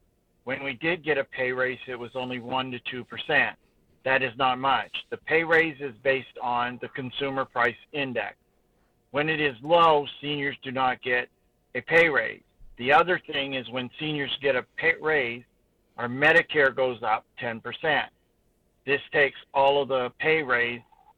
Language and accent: English; Charleston, Maine, United States; I'm from Charleston, Maine.